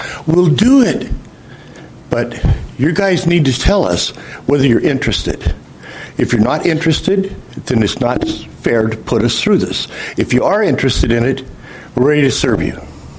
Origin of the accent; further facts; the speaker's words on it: McCleary, Washington, United States; I'm from McClary, Washington. Lived in Grace Harbor my whole life. My dad was born on North River.